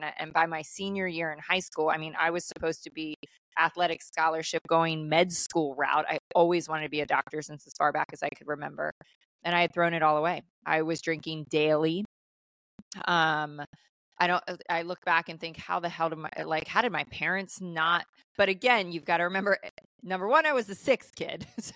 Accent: Salisbury, Maryland, United States; And so I grew up in Salisbury, small town, Irish Catholic family, youngest of six kids.

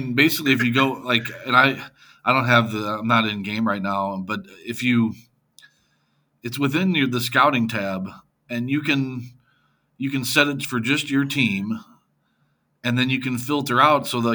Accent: St. Louis, Missouri, United States; I mean, I'm from St. Louis. So you have no choice but to be a Cardinal fan.

